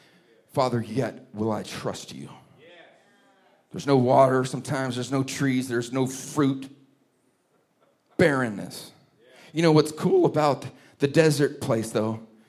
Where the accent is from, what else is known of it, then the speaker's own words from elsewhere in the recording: Santa Cruz, California, United States; now in St. Louis, United States; See, I'm from California. I grew up in an evergreen part of the country. I'm serious. Santa Cruz, California.